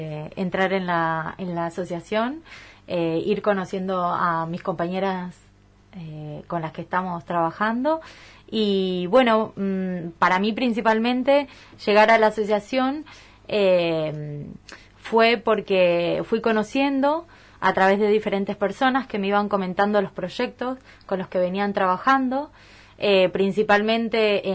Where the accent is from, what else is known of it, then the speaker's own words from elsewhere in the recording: Argentina; moved away as an adult; now in Huelva, Spain; estoy finalizando un máster de género acá en Huelva, porque soy argentina